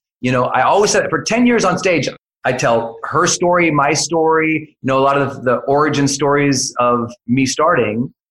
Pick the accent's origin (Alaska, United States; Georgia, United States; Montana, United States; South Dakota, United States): Montana, United States; I did everything to play under the radar because I'm a kid from Montana and all the attention was freaking me out.